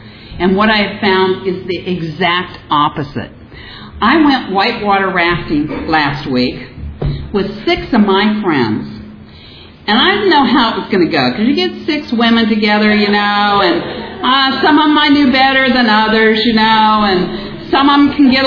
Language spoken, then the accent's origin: English; Ohio, United States; because I grew up in Ohio and they have blue laws